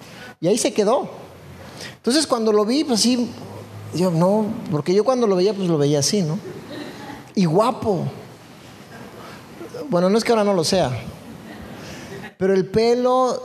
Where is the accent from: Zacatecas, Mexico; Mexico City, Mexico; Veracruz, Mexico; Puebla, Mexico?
Mexico City, Mexico; San Juan de Aragón; Porque, hermanos, no vengo del Pedregal de San Ángel. Vengo desde la mismísima Morelos, San Juan de Aragón.